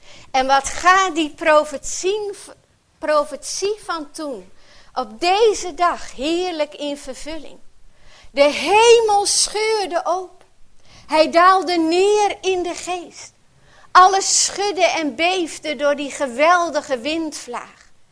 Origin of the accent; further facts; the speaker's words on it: Drachten, Friesland, Netherlands; born there; niet echt Fries zijnde, al ben ik in Drachten geboren, ben ik daarom blij dat ik wel Fries versta.